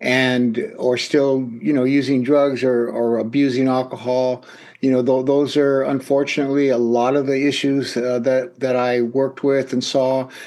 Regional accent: Los Angeles, California, United States; I grew up in Northeast Los Angeles, which is an area known for gangs and drugs and violence and things like that. I was raised by a single mother.

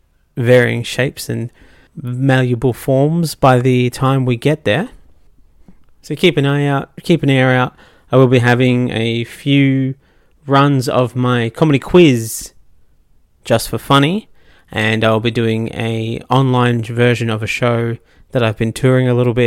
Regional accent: Australia; But we are Australian. And if we've learned nothing else, it's we don't care about science in this country.

